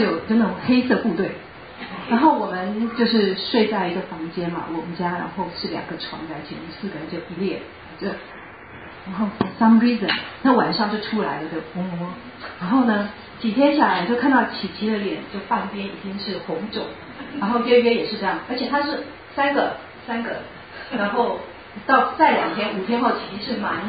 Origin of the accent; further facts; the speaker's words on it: Yangmei, Taoyuan, Taiwan; 我是从如果台湾来的兄弟，我是从桃园杨梅来的，那是一个小镇，所以有那个比较深的文化在里面。